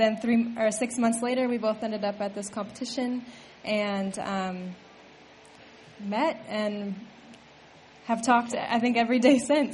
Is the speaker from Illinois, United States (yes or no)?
no; Seattle, Washington, United States; moved away as an adult; I'm from Seattle originally, but I moved down here in 2010 after I graduated to go to NCU.